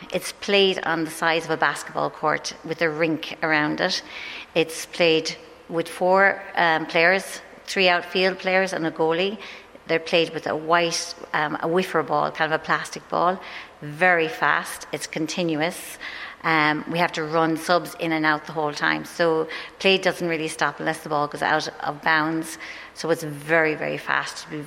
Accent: Limerick, Munster, Ireland; I'm from Limerick.

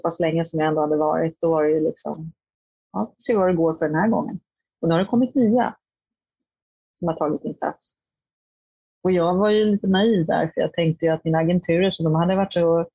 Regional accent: Hollywood, California, United States; Jag kommer från USA och Hollywood där det är konstant.

